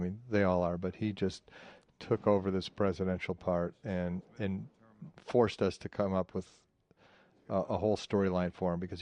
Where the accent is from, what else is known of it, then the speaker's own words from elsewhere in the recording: Detroit, Michigan, United States; We grew up in Detroit.